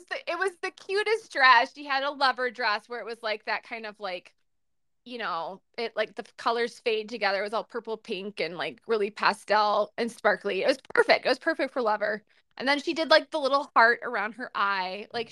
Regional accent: Minnesota, United States; Yeah, we're still Minnesotan, so like our frenzy is still polite.

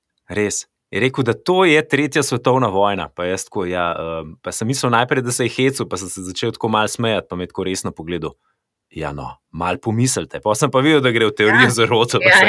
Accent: Ljubljana, Central Slovenia, Slovenia; jaz sem klej iz Črnuč, tako da ta, meni je v bistvu do centra Domžal mi je bližji kot do centra

